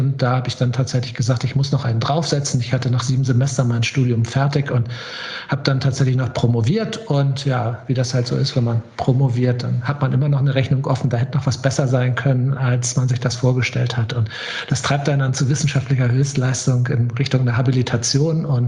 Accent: Sylt, Schleswig-Holstein, Germany; Eigentlich bin ich auf Sylt groß geworden und wenn man auf Sylt groß wird, hat man eine automatische Nähe eigentlich zu Immobilien

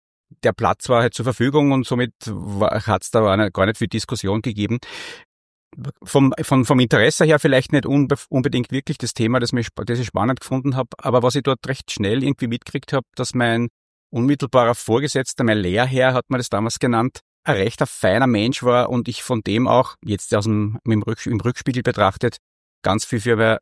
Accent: Linz, Upper Austria, Austria; Ich bin in Urfahr aufgewachsen.

